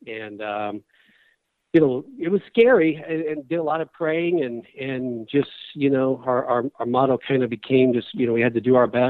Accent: Charleston, Illinois, United States; It was about 2 hours from where we lived in central Illinois. I grew up in Charleston, Illinois.

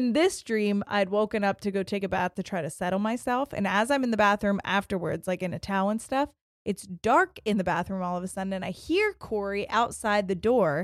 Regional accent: Ohio, United States; we were like, we're from Ohio.

